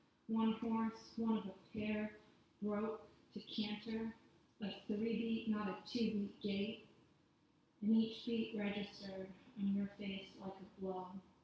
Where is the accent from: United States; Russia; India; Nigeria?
United States; Boston, Massachusetts; And now I grew up in Boston, Massachusetts